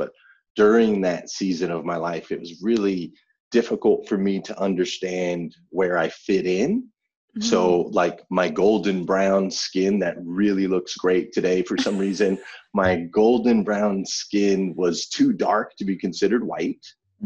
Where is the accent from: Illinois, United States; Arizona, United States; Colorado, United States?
Arizona, United States; Flagstaff; So like I grew up in Flagstaff, Arizona, and I grew up in a very, very unique environment.